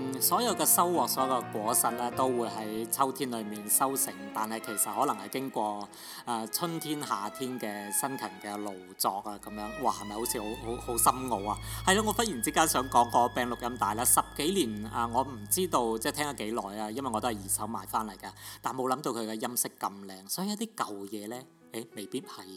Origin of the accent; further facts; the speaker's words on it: Foshan, Guangdong, China; 今時今日秋色，我記得我老家佛山係有嘅。